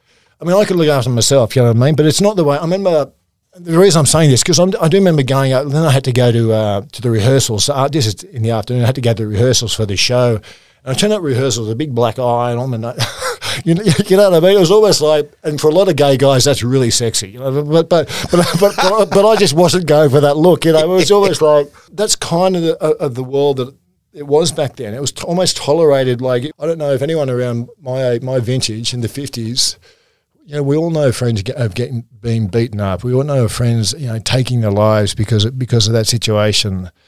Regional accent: United Kingdom; born there; because I was asked to play for England because I'm British born.

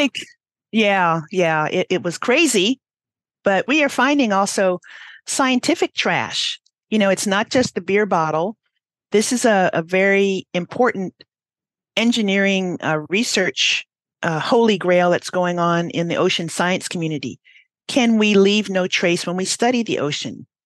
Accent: Hawaii, United States; When I was a little girl growing up in Hawaii and watching all of the civil rights unrest on TV, my family is from Baltimore

